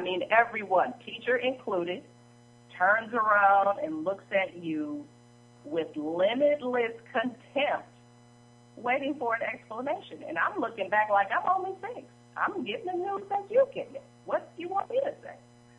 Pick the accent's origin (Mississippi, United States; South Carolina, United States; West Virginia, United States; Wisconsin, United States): Wisconsin, United States; Milwaukee; that's a little bit of my background as far as growing up in Milwaukee. And I will always claim my Milwaukee roots no matter how far away I go.